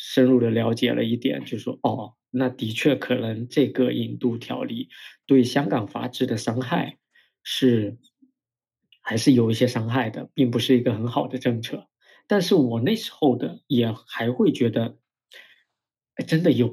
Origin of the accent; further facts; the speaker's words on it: China; 就说作为一个大陆人，怎么看待当时的香港的抗争